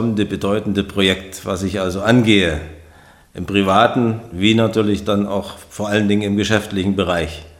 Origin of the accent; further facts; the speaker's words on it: Saxony, Germany; ich komme aus Sachsen